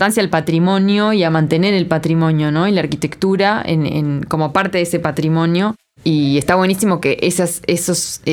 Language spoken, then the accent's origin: Spanish; Uruguay; Yo como uruguaya tenía algunas cositas que aportar